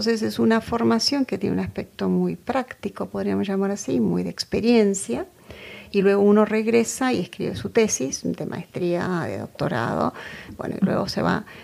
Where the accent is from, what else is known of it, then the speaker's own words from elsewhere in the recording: Argentina; also born or lived in United States; yo soy argentina, pero académicamente me formé en los Estados Unidos, donde hice la carrera universitaria.